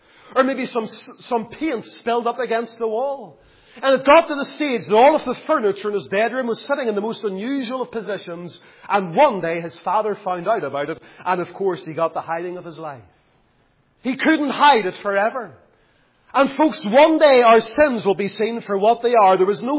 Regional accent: Lisburn, Northern Ireland, United Kingdom; whenever I was a young lad growing up in Lisburn

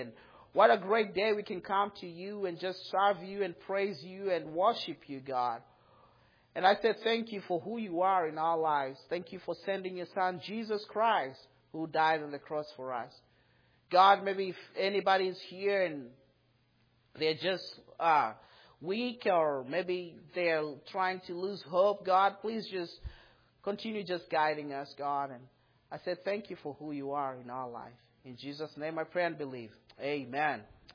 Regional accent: Kenya; English is a second language; moved away; I'm from Kenya, Africa.

